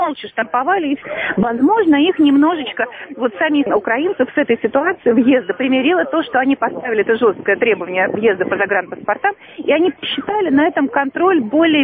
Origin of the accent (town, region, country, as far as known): Moscow, Russia; accent: Moscow